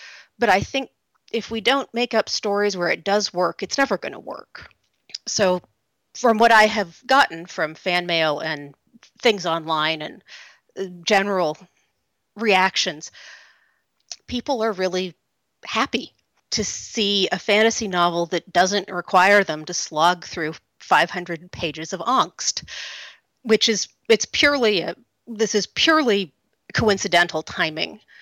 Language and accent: English; Oak Ridge, Tennessee, United States; I grew up in Oak Ridge, Tennessee.